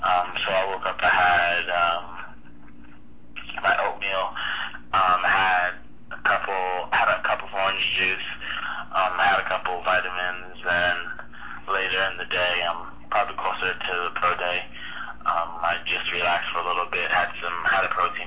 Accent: Virginia, United States; Yeah, I'm from Northern Virginia.

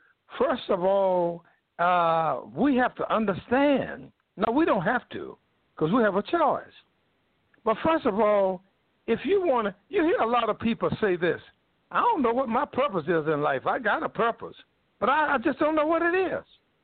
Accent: North Carolina, United States; I know a man in North Carolina. I'm from North Carolina.

